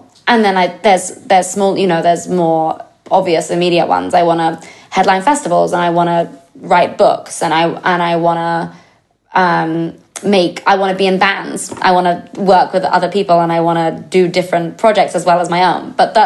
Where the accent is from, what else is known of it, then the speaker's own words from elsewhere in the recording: England, United Kingdom; So I'm English, so I'm a fan